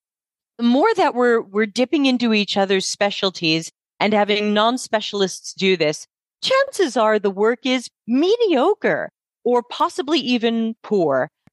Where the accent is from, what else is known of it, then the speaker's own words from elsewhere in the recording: United States; now in Italy; I'm an American based in Italy.